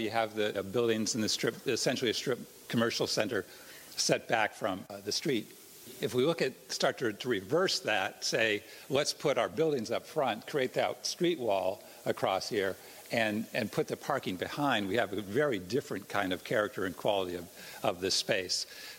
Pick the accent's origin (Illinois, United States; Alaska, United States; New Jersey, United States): New Jersey, United States; Princeton; also born or lived in Walnut Creek, California; I was born outside of Walnut Creek, but the fact is I grew up in Princeton, New Jersey, and one of the first things I thought of was what did Princeton have?